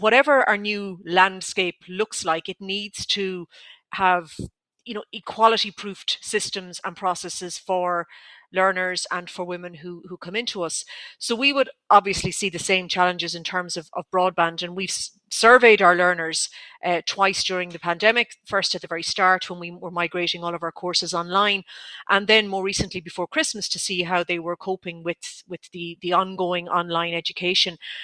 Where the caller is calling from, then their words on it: Roscommon, Connacht, Ireland; Now, I'm coming today from Roscommon, and I've been lucky enough to be able to get onto the new fibre broadband system.